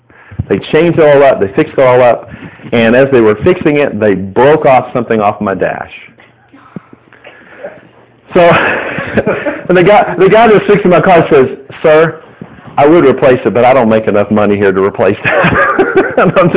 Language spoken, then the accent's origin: English; Texas, United States; I grew up in Texas, played football when I was in high school at my Christian school